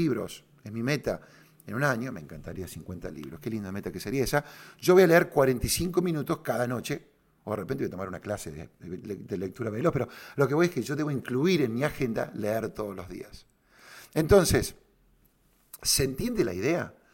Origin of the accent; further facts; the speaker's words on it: Córdoba, Argentina; soy un loco cordobés, tengo esta idea